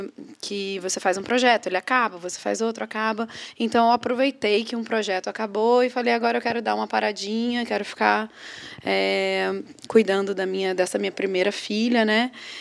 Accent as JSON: {"language": "Portuguese", "region": "Rio de Janeiro", "country": "Brazil", "said": "morava no Rio de Janeiro, sou carioca."}